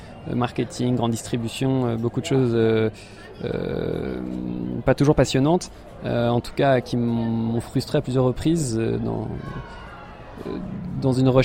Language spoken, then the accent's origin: French; Centre-Val de Loire, France; now in Dali, China; J'ai grandi en Sologne, dans la forêt, à faire des cabanes dans les bois.